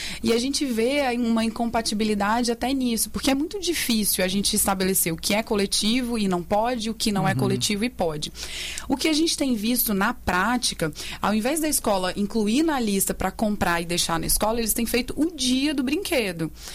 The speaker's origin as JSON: {"language": "Portuguese", "country": "Brazil", "said": "Embora como brasileiro a gente deixa tudo para a última hora"}